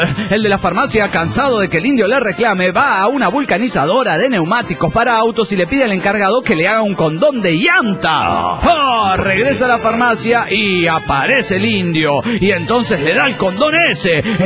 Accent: Guadalajara, Jalisco, Mexico; de Guadalajara, Jalisco, México.

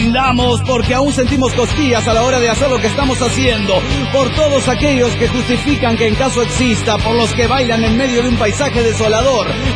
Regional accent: Mexico City, Mexico; del DF mexicano.

